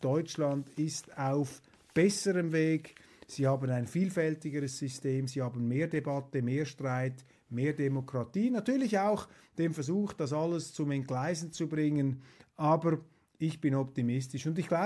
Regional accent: Switzerland; Ich sage Ihnen als Schweizer, so schlimm ist es nicht.

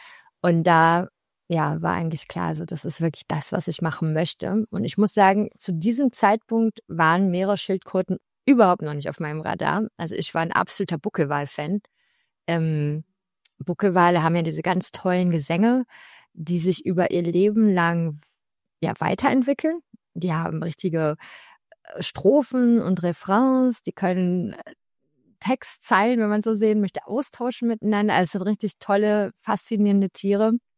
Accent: North Rhine-Westphalia, Germany; Ja, also ich bin ganz normal im Ruhrgebiet in Deutschland aufgewachsen, zu einer, ich würde sagen, mittelständischen Familie.

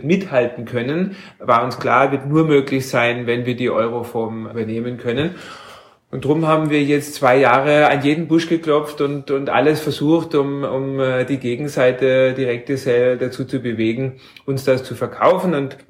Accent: Germany; now in Austria; Also insofern ist es das Thema, als Deutscher hier zu sein, wirklich überhaupt gar keins.

